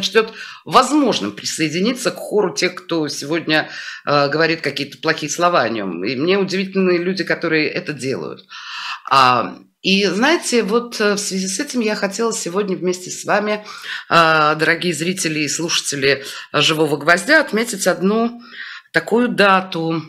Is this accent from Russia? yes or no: yes; Moscow, Russia; я родилась и выросла в Москве